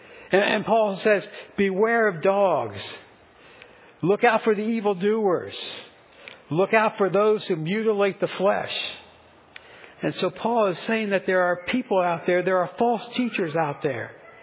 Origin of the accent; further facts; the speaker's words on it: Frankfort, Indiana, United States; in my hometown, in beautiful downtown Frankfort, Indiana.